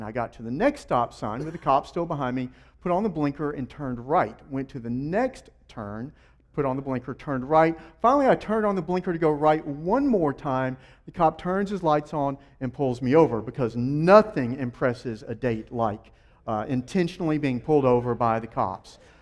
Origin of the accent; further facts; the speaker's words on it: Ackerman, Mississippi, United States; take her on a trip to my hometown of Ackerman, Mississippi. A sweet little hamlet of 1,500 connected souls.